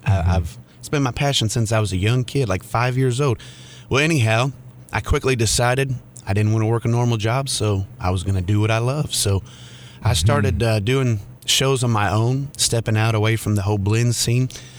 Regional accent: Illinois, United States; I'm from Southern Illinois. I move a little slow sometimes.

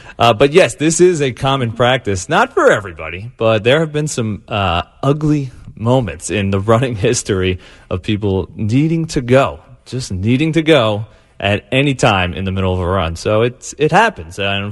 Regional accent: Homedale, Idaho, United States; So I'm from Homedale, too. So between the running and Homedale, and I guess even the pooping too, this story really hits close to home.

